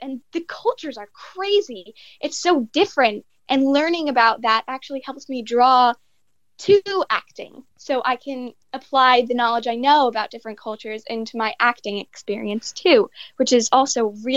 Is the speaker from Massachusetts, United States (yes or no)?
no; New York, United States; Yes, I am originally from New York, Long Island. My Long Island accent. No, I don't have one.